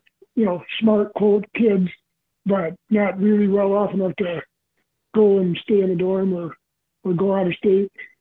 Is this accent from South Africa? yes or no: no; United States; I grew up in Chalk County on a farm in a house that did not have indoor plumbing.